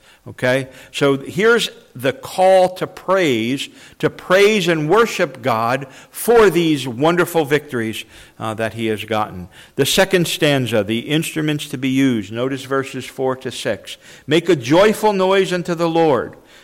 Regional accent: New Jersey, United States; But I grew up in New Jersey, not too far from the shore. Okay, that's how you can tell you're from New Jersey. We call it the shore, not the beach or the ocean.

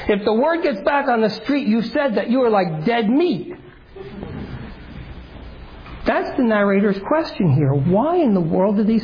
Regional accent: New Jersey, United States; I'm from North Jersey, we understand that type of a situation.

